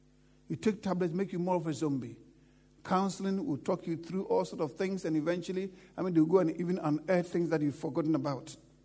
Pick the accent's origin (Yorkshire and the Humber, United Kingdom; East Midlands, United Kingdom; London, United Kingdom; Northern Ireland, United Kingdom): London, United Kingdom; I came from London. I'm in London. I live in houses.